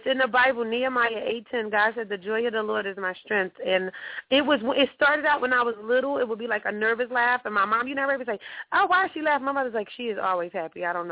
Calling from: New Jersey, United States; New Jersey.

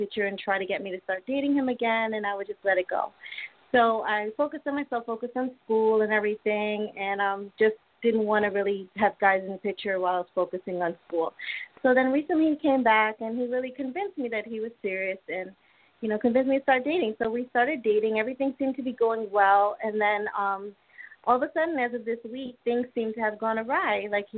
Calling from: New York, United States; New York.

